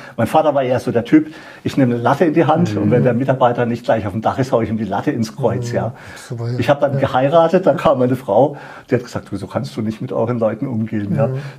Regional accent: Freiburg, Baden-Württemberg, Germany; ich bin aus Freiburg

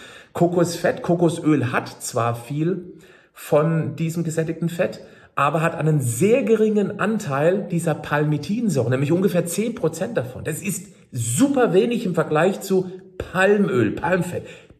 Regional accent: Freiburg, Baden-Württemberg, Germany; ich erinnere mich an einen Vortrag aus Freiburg, aus meiner Heimatstadt

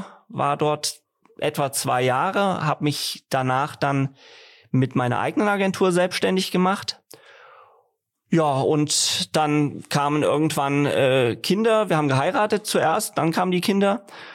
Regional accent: Fulda, Hesse, Germany; Ich bin hier in Fulda geboren und aufgewachsen, habe hier Abi gemacht am Marianum und bin danach zum Studieren nach Würzburg gegangen.

